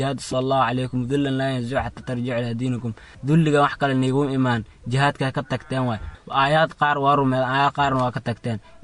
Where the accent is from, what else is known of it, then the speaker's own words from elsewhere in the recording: Kismayo, Lower Juba, Somalia; born there; waxa ka soo jeeda gobolka Mudug waxaan ku dhashay inoo magaalada Kismaayo qabiilkan ka dhashay waa qabiilka Wargeer gaar ah